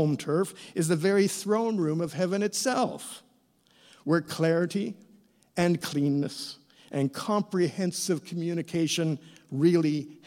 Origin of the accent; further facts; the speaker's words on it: Oakville, Ontario, Canada; Here in Victoria, elsewhere in my adulthood, I'm always … But in my boyhood, growing up in Oakville, Ontario, certainly among my siblings